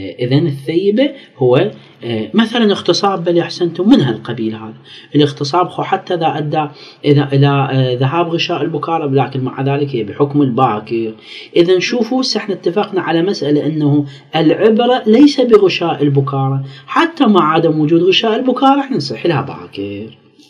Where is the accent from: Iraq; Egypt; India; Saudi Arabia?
Iraq; التصرفات هاي لا مشروعة عندنا بالعراق يعني